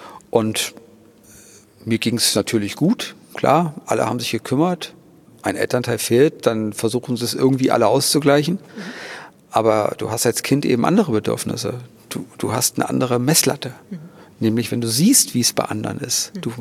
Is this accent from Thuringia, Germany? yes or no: yes; Thuringia, Germany; ich komme aus Thüringen